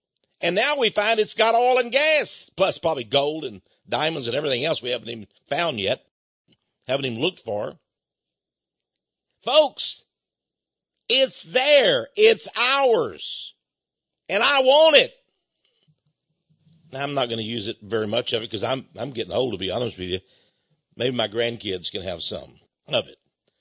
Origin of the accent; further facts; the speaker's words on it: Texas, United States; accent: Texas; You're going to see land, and there ain't, excuse my Texas accent, there ain't nothing else there. I mean, even prairie rabbits don't go between here and El Paso.